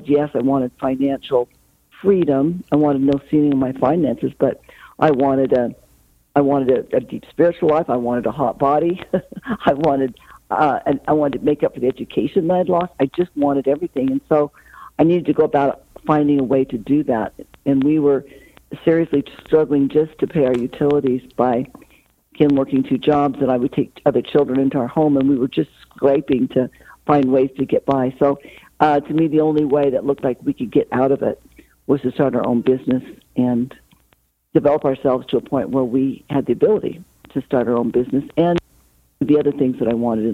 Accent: Idaho, United States; He was from California, and I was from Idaho.

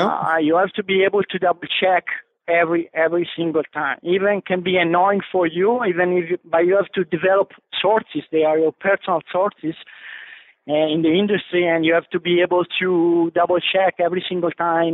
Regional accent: Tuscany, Italy; After I graduated in Siena, and I'm from Tuscany. Siena is a medieval city, very touristic place close to Florence.

